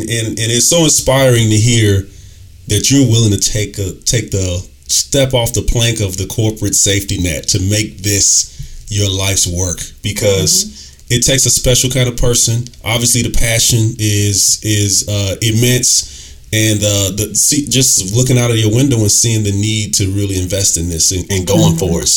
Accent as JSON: {"language": "English", "town": "Chicago", "region": "Illinois", "country": "United States", "tie": "born or raised there", "said": "And growing up in South Chicago, where, in some areas not far from where I live, the life expectancy was 21 years."}